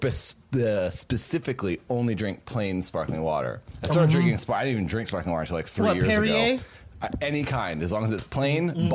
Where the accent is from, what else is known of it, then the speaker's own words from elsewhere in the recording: Massachusetts, United States; Yeah, I'm from Massachusetts.